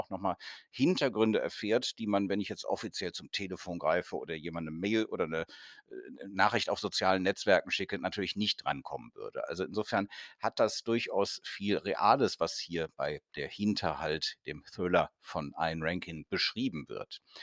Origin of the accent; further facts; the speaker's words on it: Cologne, North Rhine-Westphalia, Germany; ich komme ja aus Köln, habe aus Köln berichtet, in Köln berichtet